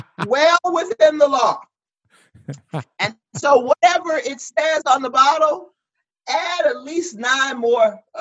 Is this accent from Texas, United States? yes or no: yes; Texas, United States; I'm a Texan. This wine speaks my personality.